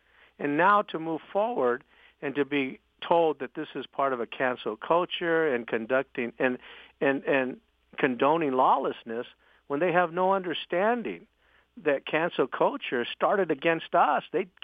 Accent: California, United States; I grew up on the Samawadney Reservation, was involved in tribal politics since 1996

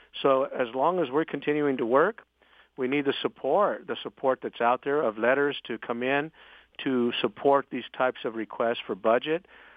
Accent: California, United States; I grew up on the Samawadney Reservation, was involved in tribal politics since 1996

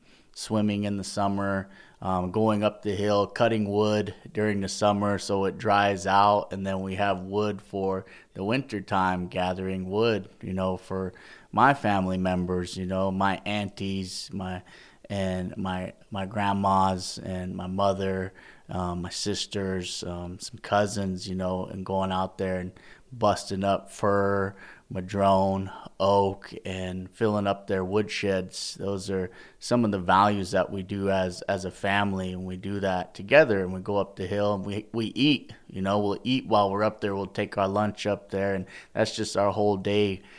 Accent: Hoopa, California, United States; I choose to live in Hoopa Valley because doing so meets my personal values of family. So my family's here in Hoopa. I grew up in Hoopa all my life

